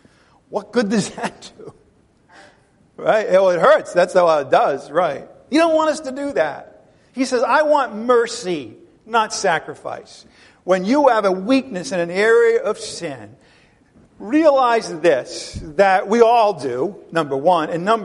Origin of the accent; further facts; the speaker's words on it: New England, United States; But I come from New England, where I told you this last week.